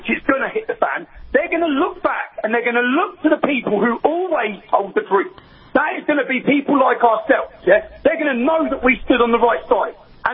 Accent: Luton, East of England, United Kingdom; My hometown of Luton, that's gone from one mosque to 45

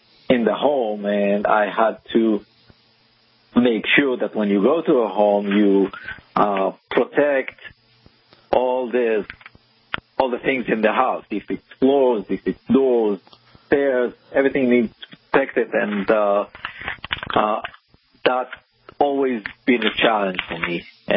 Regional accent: Israel; accent: Israeli; English is a second language; I'm originally from Israel, and you probably can hear it on my accent.

